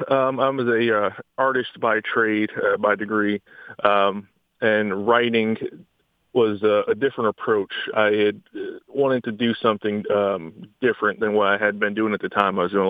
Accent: France; also born or lived in Italy / Greece; So I was raised in Europe, France, Italy, and Greece, to be specific.

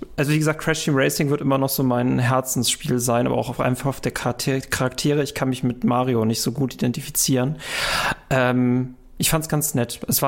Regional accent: North Rhine-Westphalia, Germany; born there

